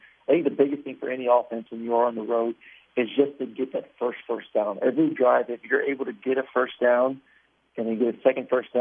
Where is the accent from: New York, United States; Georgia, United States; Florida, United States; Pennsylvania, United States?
Florida, United States; but I knew growing up in Florida, everyone's throwing up at you.